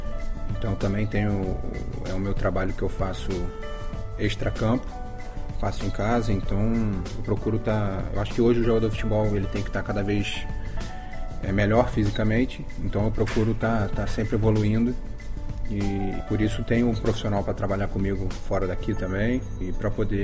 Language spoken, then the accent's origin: Portuguese; Rio de Janeiro, Brazil; Só tinha eu nascido no Rio de Janeiro ali. Então, eu era o único jogador que nasceu no Rio de Janeiro